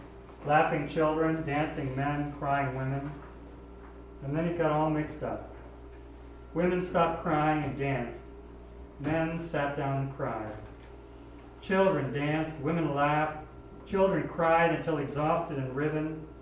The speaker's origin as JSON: {"language": "English", "region": "the South", "country": "United States", "tie": "born or raised there", "said": "And I grew up in the South in the 1950s, and as a child I still remember a lynching in my town."}